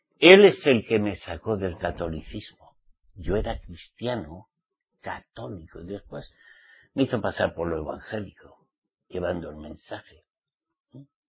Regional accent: Basque Country, Spain; born there; Yo soy español, nací en España, País Vasco. De papá y de mamá, ok, pero soy israelita

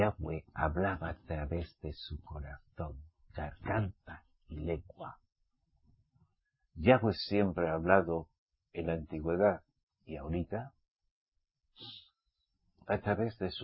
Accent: Basque Country, Spain; Soy del País Vasco. Nacido en el País Vasco.

